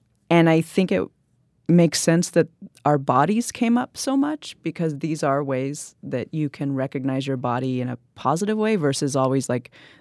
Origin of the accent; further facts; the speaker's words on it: India; I'm an Indian, so people always are like, "Yeah, tell me about your homeland,"